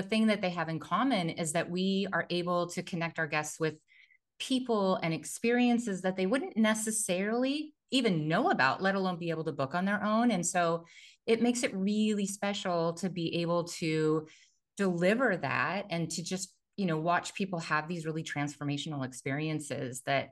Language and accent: English; Truckee, California, United States; I also grew up in a very, very small town. So I'm from Northern California, right by Lake Tahoe, this tiny little ski town called Truckee.